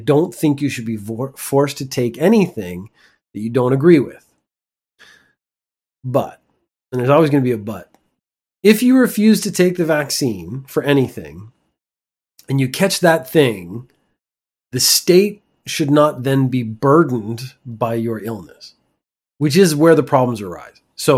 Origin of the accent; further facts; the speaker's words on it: Canada; now in Japan; So I'm Canadian. I'm a liberal Canadian, which is essentially a communist, socialist bastard. I live in Japan